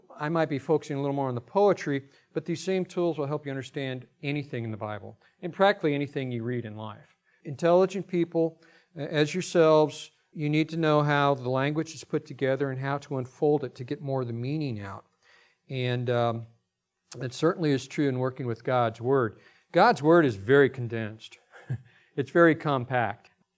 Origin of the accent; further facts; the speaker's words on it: Nebraska, United States; I grew up in Nebraska. I like wide open spaces, but oceans make me very nervous